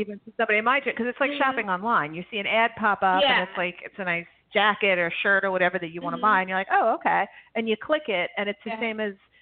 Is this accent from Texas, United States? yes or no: no; New York, United States; accent: New York; I think my New York accent, I mean, it can't understand whatever I say. And it's funny because I live in the South now. I'm originally from New York